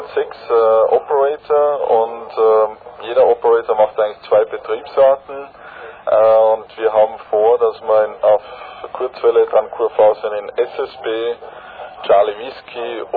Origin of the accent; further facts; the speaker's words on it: Austria; also 5 Franzosen und ich als Österreicher